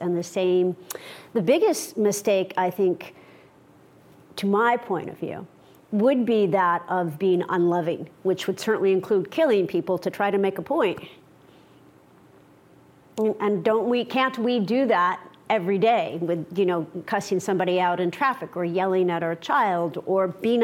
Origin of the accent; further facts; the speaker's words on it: Indiana, United States; when I had this platinum blonde mother and this dark Indian father, and the Ku Klux Klan would bang on our windows in rural Indiana